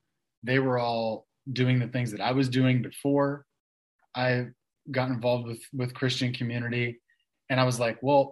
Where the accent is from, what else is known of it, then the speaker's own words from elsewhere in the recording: Kansas City, Missouri, United States; So I grew up in Kansas City, Missouri. My dad's from upstate New York. My mom's from Georgia, South Carolina area, which is why sometimes I sound like I'm from the East Coast, but I also say y'all.